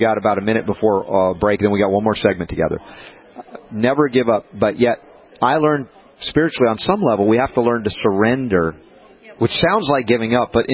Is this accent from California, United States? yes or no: no; New York, United States; born or raised there